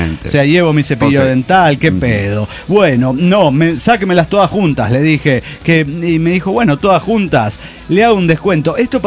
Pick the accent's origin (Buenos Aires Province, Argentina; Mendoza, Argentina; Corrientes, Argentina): Buenos Aires Province, Argentina; Mar del Plata; de Mar del Plata, Argentina.